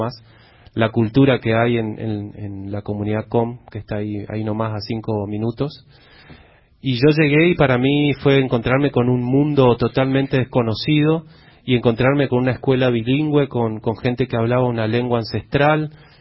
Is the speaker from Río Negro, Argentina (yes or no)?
no; Resistencia, Chaco, Argentina; Yo soy de Resistencia. Hay una comunidad muy cerca, a 5 minutos.